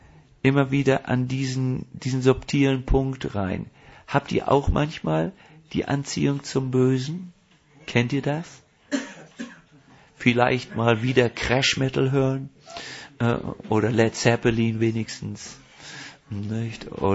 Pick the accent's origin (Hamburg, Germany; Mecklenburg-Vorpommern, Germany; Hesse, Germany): Hamburg, Germany; meiner Heimatstadt, also einer Stadt, wo ich 6-7 Jahre groß geworden bin, glaube ich, Sasel, eine Vorstadt von Hamburg.